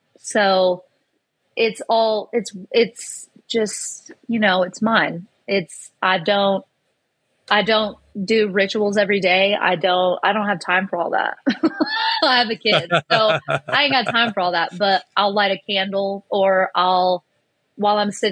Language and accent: English; Texas, United States; So I grew up in the South. I'm from Texas. My family came down from the Appalachians.